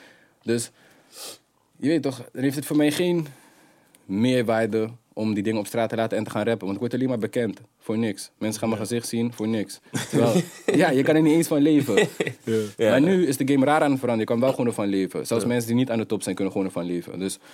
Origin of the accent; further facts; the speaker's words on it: Hoogvliet, South Holland, Netherlands; Ik kom uit Hoogvliet.